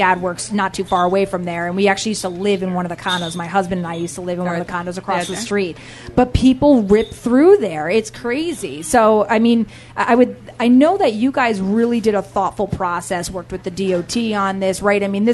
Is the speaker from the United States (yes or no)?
yes; Fairfield, Connecticut, United States; Yeah, I mean, and so growing up in Fairfield in the 90s, there are certain parts of, I think, the town where you just need that enforcement.